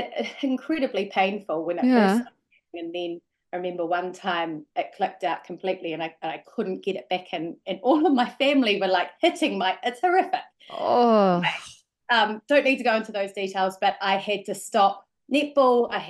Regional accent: Invercargill, Southland, New Zealand; also born or lived in Oamaru; Oamaru, and Invercargill. I spent most of my schooling there. And I absolutely loved growing up in Southland.

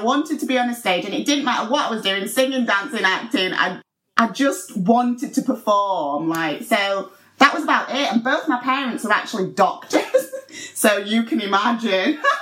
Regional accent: Doncaster, Yorkshire and the Humber, United Kingdom; Well, it was sort of, I love Doncaster, but it's certainly a place where you've got to be from to love it. It was really simple.

